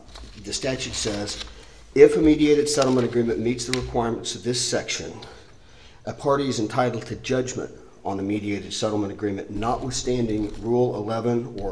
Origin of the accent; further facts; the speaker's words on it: Fort Worth, Texas, United States; I'm a lawyer from Fort Worth.